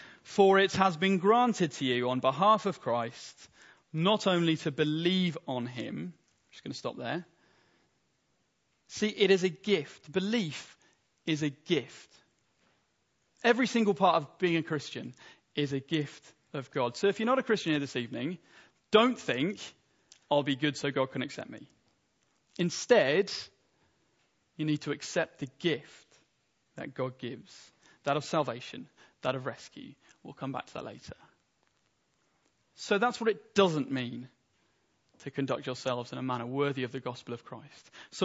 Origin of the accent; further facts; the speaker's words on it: United Kingdom; That's my citizenship. I am British.